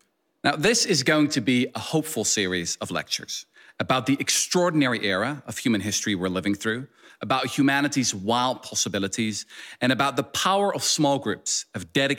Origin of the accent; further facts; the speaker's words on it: Netherlands; Growing up in the Netherlands, I was especially gripped by the tales of how our small country was occupied